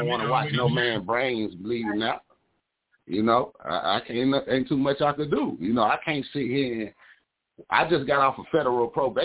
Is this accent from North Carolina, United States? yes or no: yes; Charlotte, North Carolina, United States; Nah, I'm from Charlotte, my brother.